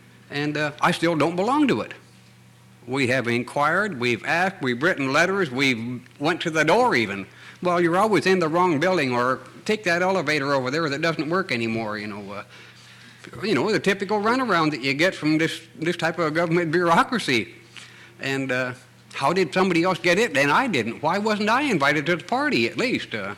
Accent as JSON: {"language": "English", "town": "Juneau", "region": "Alaska", "country": "United States", "tie": "born there", "said": "I was born in Juneau."}